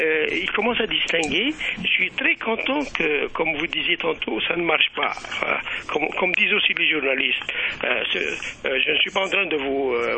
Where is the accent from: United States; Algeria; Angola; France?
Algeria; mais en tant qu'Algérien, nous avons une grande expérience.